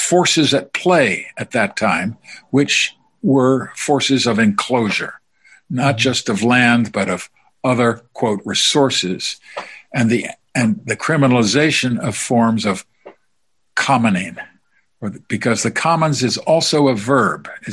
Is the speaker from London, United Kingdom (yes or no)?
yes; London, United Kingdom; I remember this as a child because I grew up in London